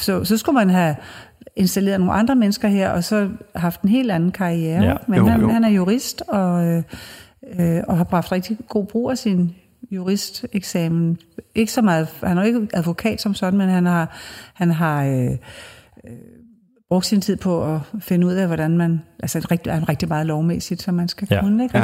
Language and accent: Danish; Søllerød, Capital Region of Denmark, Denmark; Og det gør den jo også hjemme, der hvor jeg kommer fra.